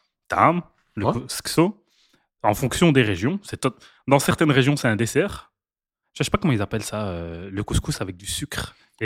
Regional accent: Morocco; je suis un Marocain, la cuisine marocaine avec laquelle j'ai vécu toute ma vie, et je vis encore

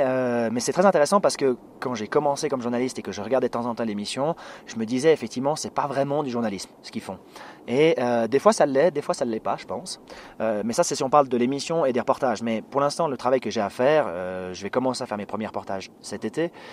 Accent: Valais, Switzerland; je viens du Valais donc c'était le journal qui se présentait le mieux.

